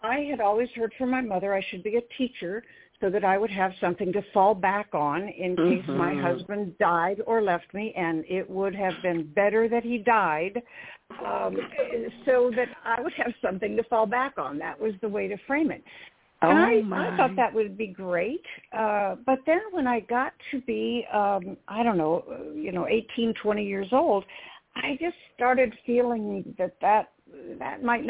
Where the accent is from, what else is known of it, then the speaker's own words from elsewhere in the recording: Oak Park, Illinois, United States; born there; I was born in Oak Park, although my parents were living in Berwyn at the time. And all my family is from up there on both sides.